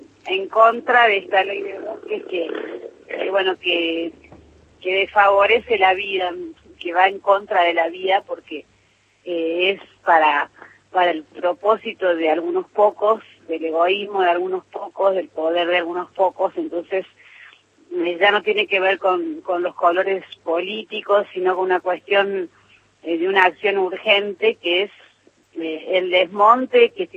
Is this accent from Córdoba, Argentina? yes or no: yes; Cosquín, Córdoba, Argentina; yo soy acá de Cosquín